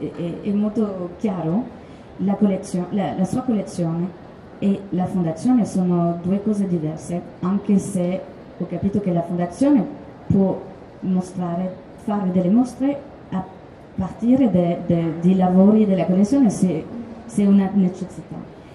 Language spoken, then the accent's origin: Italian; France; Italian is a second language; No, sono francese e non posso parlare una lingua latina, è veramente vergogna.